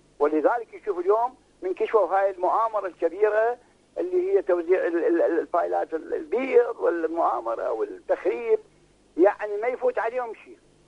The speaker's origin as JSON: {"language": "Arabic", "town": "Nasiriyah", "region": "Dhi Qar", "country": "Iraq", "said": "الآن في سجن الحوت عندنا بالناصرية"}